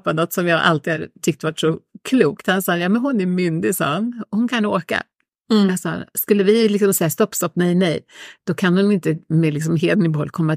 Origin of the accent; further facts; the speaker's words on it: Sollentuna, Stockholm County, Sweden; Men jag är uppvuxen i Sollentuna, så att det var ju liksom min hemort.